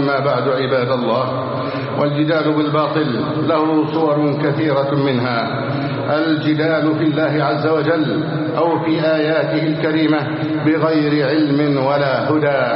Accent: Egypt

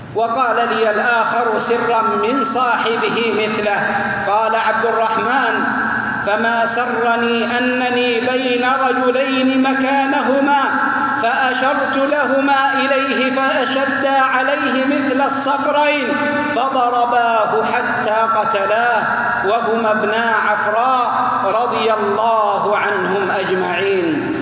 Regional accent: Saudi Arabia; بلادنا المملكة العربية السعودية، بلاد التوحيد

